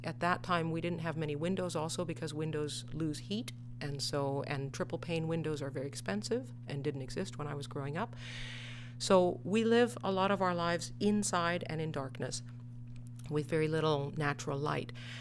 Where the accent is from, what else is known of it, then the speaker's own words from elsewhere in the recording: Fairbanks, Alaska, United States; I was one of the luckiest people in the world to be born and raised in Fairbanks, Alaska.